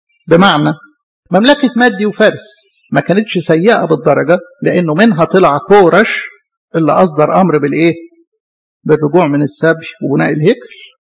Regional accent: Egypt

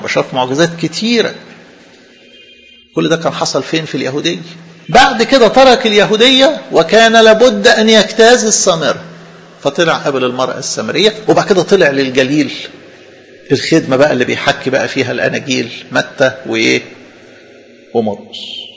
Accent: Upper Egypt, Egypt; أنا طبعا صعيدي يعني أبا عن جد، ويعني دماغي دي دماغ صعيدة تمام

